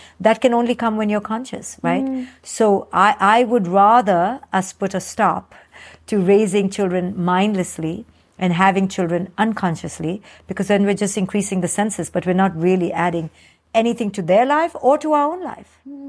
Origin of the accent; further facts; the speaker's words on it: India; I came from India. You came from the Mediterranean culture.